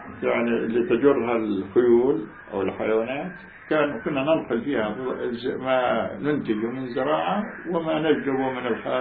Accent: Jaffa, Palestine; moved away; إحنا بعد افتراء طلعنا من يافا يعني

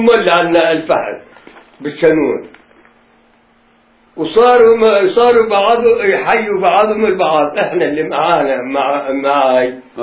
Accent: Jaffa, Palestine; moved away; احنا طلعنا من يافا فتنا على الناصرة

